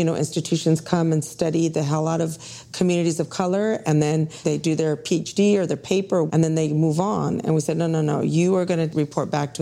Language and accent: English; Houston, Texas, United States; born there; I was actually born in Houston. I'm from Texas originally.